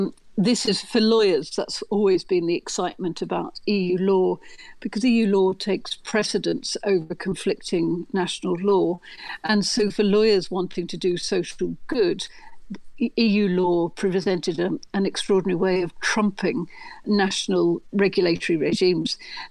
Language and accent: English; England, United Kingdom; also born or lived in Kent / Belfast; Being English in that really quite complex environment.